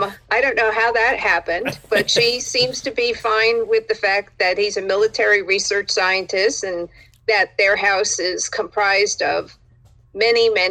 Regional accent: New York, United States; also born or lived in North Carolina; Born in North Carolina, spent, you know, a little more time than average in New York area. So

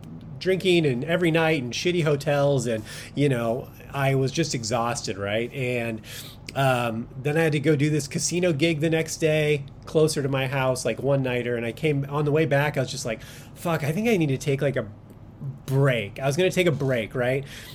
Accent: Los Angeles, California, United States; I grew up in South Central LA in the 80s, right? Like, it was poor, it was bad.

